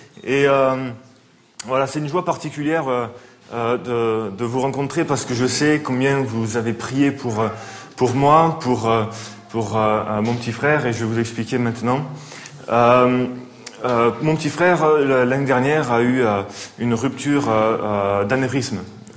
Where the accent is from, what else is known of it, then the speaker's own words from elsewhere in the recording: Mulhouse, Grand Est, France; Je suis originaire de Mulhouse, de l'église de Mulhouse